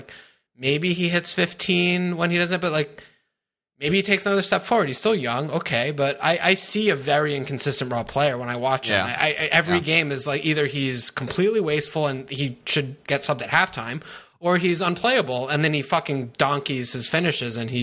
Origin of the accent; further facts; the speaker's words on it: United States; I see the W and I'm like, oh, I'm American.